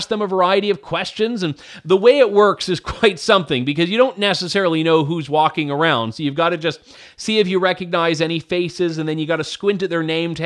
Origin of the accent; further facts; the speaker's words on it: Canada; I am a Canadian